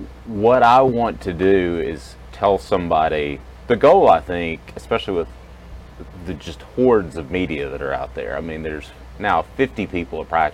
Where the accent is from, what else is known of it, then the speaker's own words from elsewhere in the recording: Knoxville, Tennessee, United States; Now, I grew up in Knoxville, mm-hmm. so I naturally would be biased.